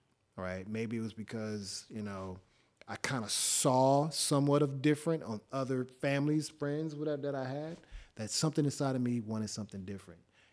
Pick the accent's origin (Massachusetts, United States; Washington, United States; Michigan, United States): Michigan, United States; Flint; me being a kid coming from the other side of the world at 2 years old, growing up in Flint, Michigan, out of all places.